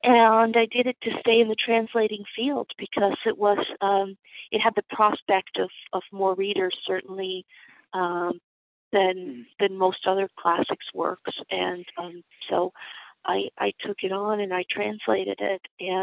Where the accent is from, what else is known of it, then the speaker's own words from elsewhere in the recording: United States; sort of got to know my place in the world as an American. And I had felt, you know, very superior as an American, I think, my whole life.